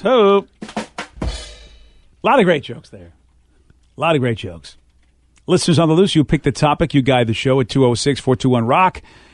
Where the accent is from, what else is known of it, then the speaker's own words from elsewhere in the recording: Massachusetts, United States; Yeah, I'm from Massachusetts, where we called it tonic. We had our own weird word for it.